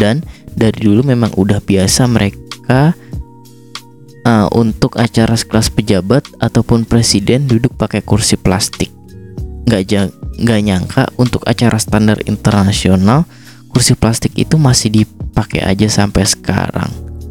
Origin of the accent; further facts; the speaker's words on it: Indonesia; born there; sebenarnya gue darah keturunan dari lain, ada Cina, Chinese, ada Jerman, dan lain-lain. Dan gue cuma lahir doang di Indonesia, yang berarti 100% bukan orang Indonesia, dibilangnya begitu.